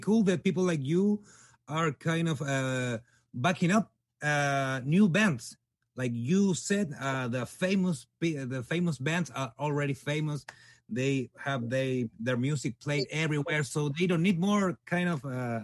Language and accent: English; Chile; from Chile.